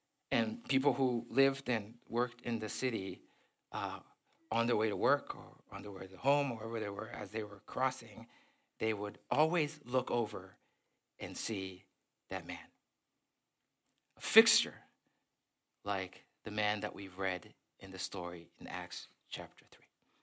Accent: Zambia; A friend of mine I grew up in Zambia with got brain cancer

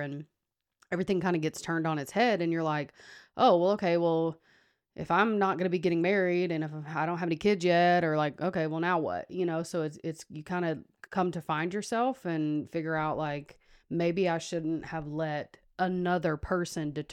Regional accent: the South, United States; Well, I think especially like growing up in the South where we do, like there is this predetermined path

